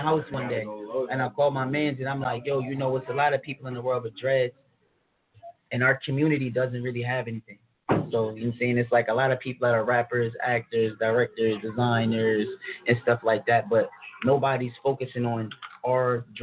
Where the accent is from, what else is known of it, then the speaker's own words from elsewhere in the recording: New Jersey, United States; I'm from South Jersey, South Side. That's what I'm repping.